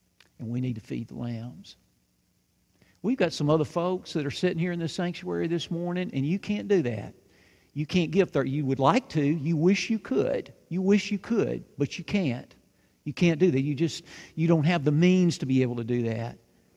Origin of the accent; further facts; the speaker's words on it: Union City, Tennessee, United States; If you know anything about Union City, the town I grew up in over in Northwest Tennessee, to say that I'm a city boy is actually stretching it just a little bit.